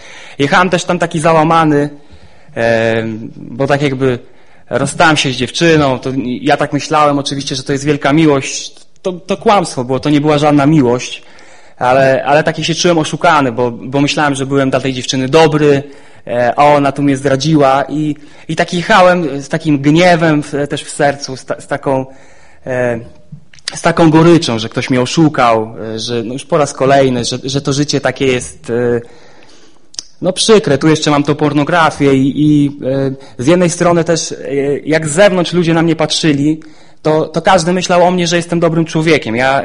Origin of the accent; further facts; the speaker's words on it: Kolno, Podlaskie Voivodeship, Poland; pochodzę z małej miejscowości o nazwie Kolno, to jest województwo podlaskie.